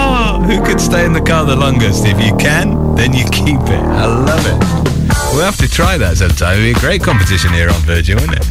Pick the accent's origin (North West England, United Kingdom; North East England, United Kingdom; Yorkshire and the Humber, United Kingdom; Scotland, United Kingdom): North West England, United Kingdom; Manchester; born there; I was born in Manchester and I'm a Man U fan